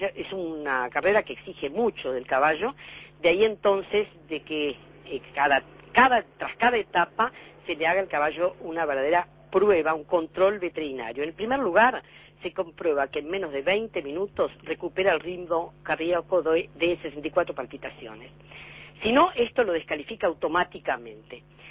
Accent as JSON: {"language": "Spanish", "country": "Uruguay", "said": "más allá del orgullo como uruguaya"}